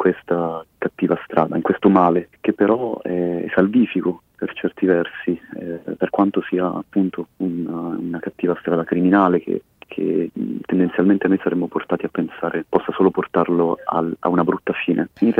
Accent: Bari, Apulia, Italy; Io sono di Bari, io sono cresciuto a Bari ed è l'ambiente che ho frequentato, dove sono cresciuto

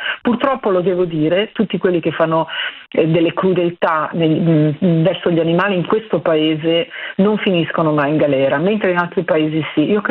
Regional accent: Cernusco sul Naviglio, Lombardy, Italy; Il mio paese natio è Cernusco sul Naviglio

